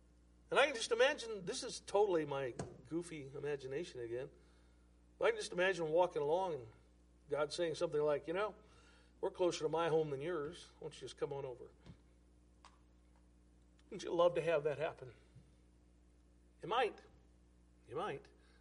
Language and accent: English; United States; I'm all American. I'm glad we have freedom and independence and all of these things.